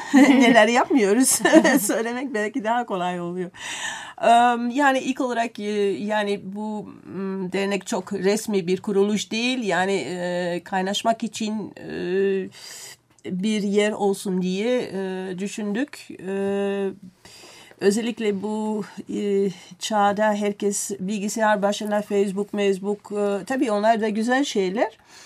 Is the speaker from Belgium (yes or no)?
yes; Belgium; now in Turkey; yeniden bir Belçikalı olarak söyleyebilirim